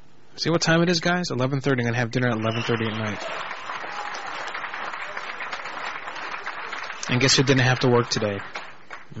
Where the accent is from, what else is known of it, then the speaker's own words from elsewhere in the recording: Orlando, Florida, United States; he's like, so where are you from? I told him, I'm from Orlando.